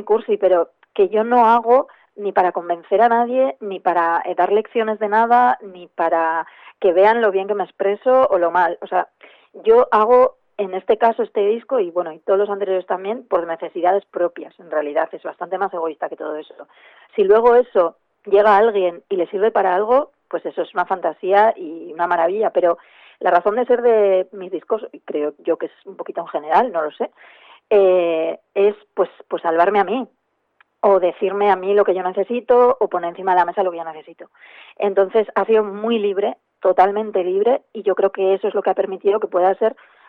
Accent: Cascante, Navarre, Spain; Pues yo soy vasca de Cascante, que es un pueblo de la Ribera Navarra

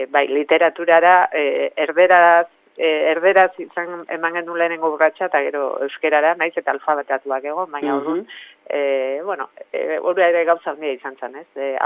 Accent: Zumarraga, Basque Country, Spain; Zumarragakoa naiz, Zurrutikoa berez

